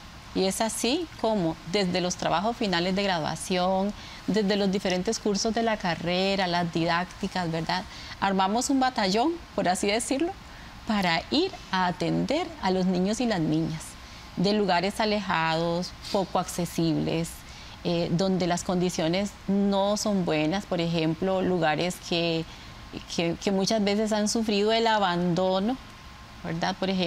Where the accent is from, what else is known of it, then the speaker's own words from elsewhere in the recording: Sardinal, Guanacaste, Costa Rica; porque soy de Sardinal, y vivimos en medio de complejos turísticos inimaginables, utópicos para nosotros.